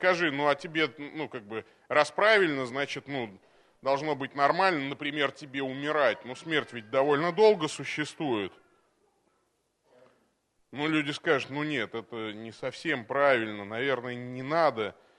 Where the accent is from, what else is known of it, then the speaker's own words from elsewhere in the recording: Tolyatti, Samara Oblast, Russia; А я, ну, я вырос на Волге. Ну, даже Куйбышевское водохранилище, это не 80% Тольятти моего родного города.